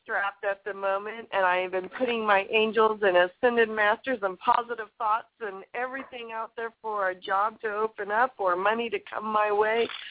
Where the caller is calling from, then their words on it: California, United States; California.